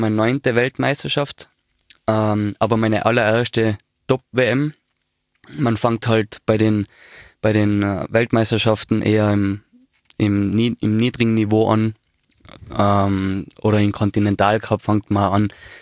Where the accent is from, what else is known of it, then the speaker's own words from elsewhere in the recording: Austria; eben nach 23 Jahren als Österreicher dahin fahren zu dürfen, hat mich sehr geehrt